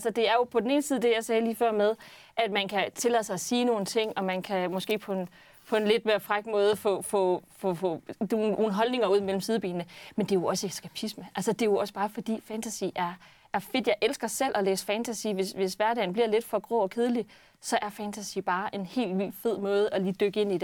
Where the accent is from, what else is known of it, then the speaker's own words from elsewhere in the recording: North Denmark Region, Denmark; Jeg kommer fra Nordjylland.